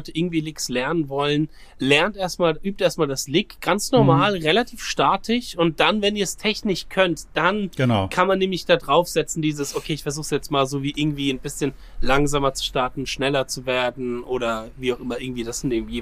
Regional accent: Bad Schwalbach, Hesse, Germany; als ich meinen ersten Auftritt so mit 15 hatte, hier bei uns in Bad Schwalbach

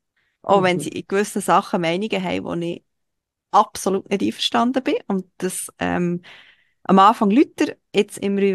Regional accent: Switzerland; für mich als Schweizerin

